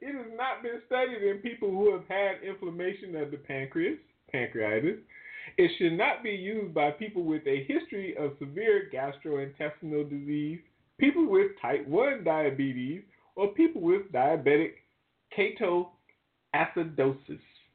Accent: New Orleans, Louisiana, United States; Just because I'm from New Orleans don't mean I care.

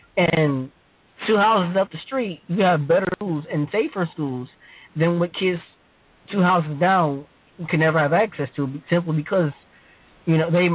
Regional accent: Ohio, United States; I'm from Ohio. I'm a high school student.

